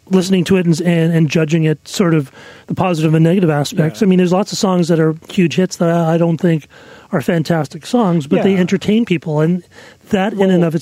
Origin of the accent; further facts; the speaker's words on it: Italy; English is a second language; now in Germany; I don't usually sing my own songs, mostly because of my accent. I'm Italian and I live in Germany, so I feature two of the most identifiable foreign English accents.